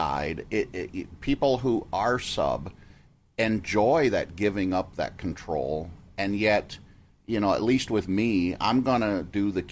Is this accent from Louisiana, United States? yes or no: no; Ohio, United States; now in Chicago, United States; I'm from Ohio.